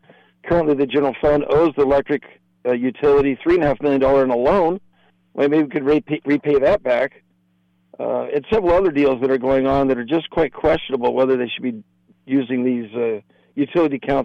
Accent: Lompoc, California, United States; I'm a born and raised in the Lompoc Valley here. I did spend some time away at UC Davis where I got a degree in biology. And I've come back and established several businesses in the area.

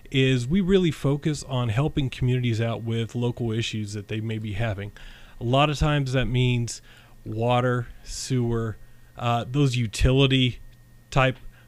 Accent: Linton, Indiana, United States; now in Washington, United States; Well, I grew up in the area. I grew up in Linton, Indiana, moved to Washington about 10 years ago

